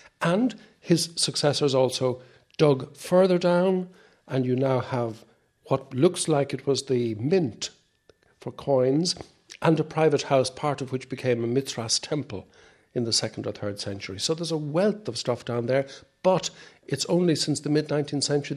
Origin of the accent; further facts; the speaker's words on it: Ireland; So there's a great educational bonus for us as Irish Dominicans in having a place like this where you can send your men